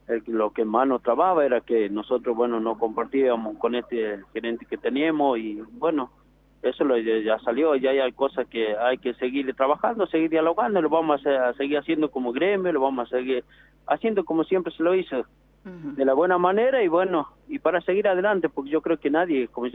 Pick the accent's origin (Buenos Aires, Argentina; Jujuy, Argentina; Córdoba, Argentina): Jujuy, Argentina; El Aguilar; yo justamente hoy día estoy cumpliendo los 22 años de trabajo en El Aguilar. Y yo nací y estudié en El Aguilar, así que bueno, soy orgulloso de ser minero.